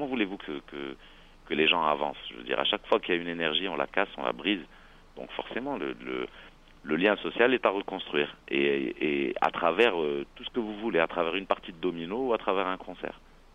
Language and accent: French; Algiers, Algiers Province, Algeria; Moi, j'ai grandi par exemple à Alger. Et j'ai grandi dans un milieu où il y avait du théâtre, où il y avait de la musique